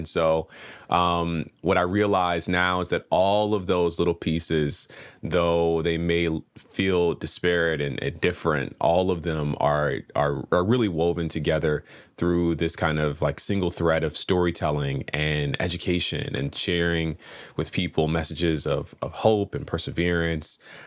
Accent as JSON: {"language": "English", "town": "Atlanta", "region": "Georgia", "country": "United States", "tie": "born or raised there", "said": "Yeah, so I grew up in Atlanta, Georgia, in Southwest Atlanta off Cascade Road."}